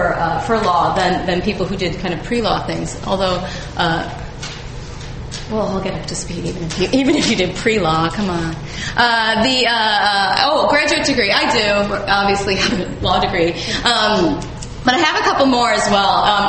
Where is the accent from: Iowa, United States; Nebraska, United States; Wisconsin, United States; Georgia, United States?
Wisconsin, United States; Milwaukee; My hometown, I'm from Milwaukee, Wisconsin. Comes out sometimes in embarrassing words that I say, or in my love of the Packers.